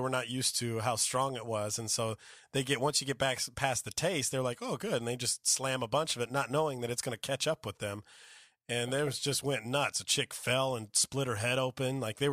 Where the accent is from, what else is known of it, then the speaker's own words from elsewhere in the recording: California, United States; You know what I like is that my dad, I grew up in Central California